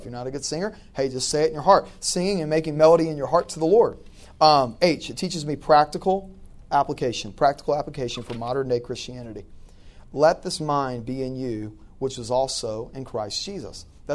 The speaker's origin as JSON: {"language": "English", "region": "Louisiana", "country": "United States", "said": "I remember a few times, I'm from Louisiana, and in certain parts of where we would go knocking doors"}